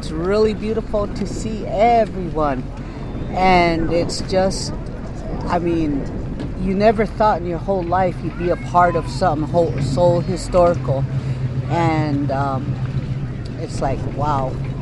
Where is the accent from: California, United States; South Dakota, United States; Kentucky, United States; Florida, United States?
South Dakota, United States; Wounded Knee; now in Reno, United States; Originally, I'm from Wounded Knee, but I live in Reno, Nevada.